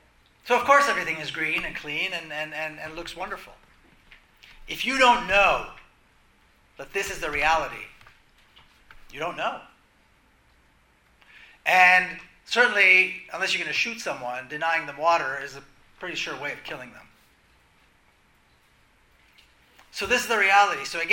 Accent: Jerusalem, Palestine; moved away; So I grew up, I'm from Jerusalem. I've been out of the country for more than 20 years.

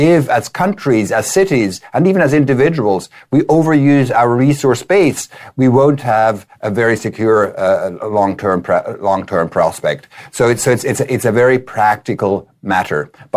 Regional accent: Switzerland; I come from Switzerland, for example. That's where I grew up.

